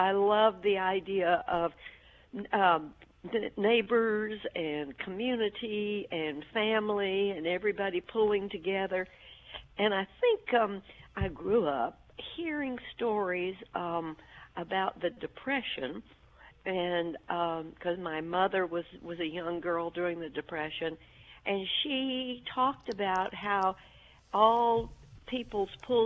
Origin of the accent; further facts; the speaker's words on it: Birmingham, Alabama, United States; I grew up in Birmingham, and when I was growing up, I grew up in Woodlawn, which was a suburb of Birmingham.